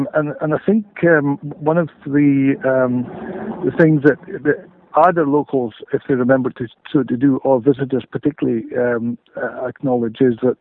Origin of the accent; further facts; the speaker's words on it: Elgin, Scotland, United Kingdom; Well, I was born and brought up in Elgin